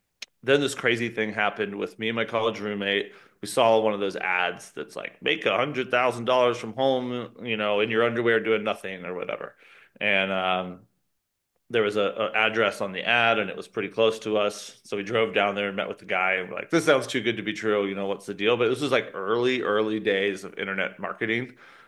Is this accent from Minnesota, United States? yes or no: no; Georgia, United States; And so the interesting thing, I grew up in Georgia. And in Georgia, they give you the Hope Scholarship, which gives you free college if you're like a state student, you stay in school in the state.